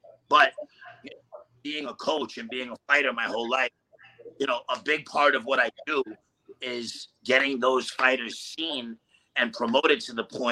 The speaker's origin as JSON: {"language": "English", "region": "New York", "country": "United States", "tie": "born or raised there", "said": "You know, first, as always, my hometown, New York again."}